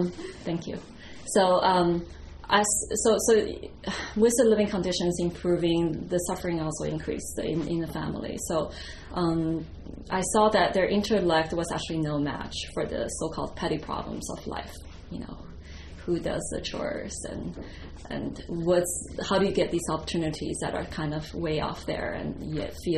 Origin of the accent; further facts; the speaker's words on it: China; So I'll talk a little bit about my growing up in China.